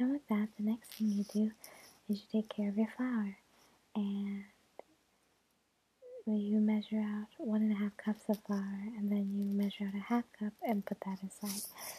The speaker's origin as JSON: {"language": "English", "country": "United States", "said": "I am a American"}